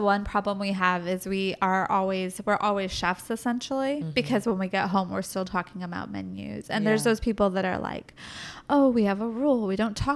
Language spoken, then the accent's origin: English; California, United States; he's from the small town in the South and I was from California